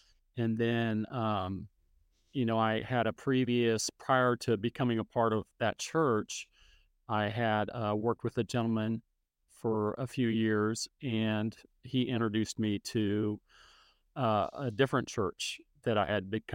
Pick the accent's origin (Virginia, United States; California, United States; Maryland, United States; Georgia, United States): California, United States; Sacramento; So I was born and raised in the Sacramento area, and when I was young, I was a latchkey kid